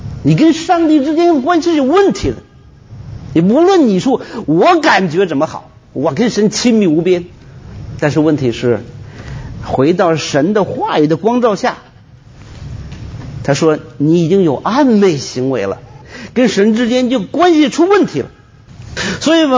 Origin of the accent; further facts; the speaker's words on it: China; 我们的文化呢，是从小我们可能是穷怕了，是怎么回事？反正我们中国人对钱有特别的一个软弱